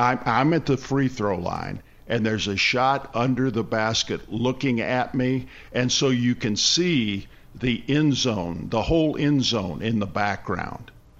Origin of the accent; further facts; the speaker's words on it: United States; my hometown where I grew up is like 40-minute drive to Chicago Stadium.